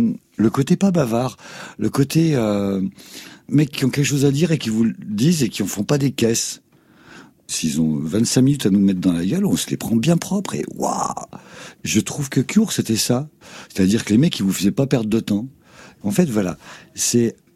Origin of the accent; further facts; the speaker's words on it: Grand Est, France; Je suis lorrain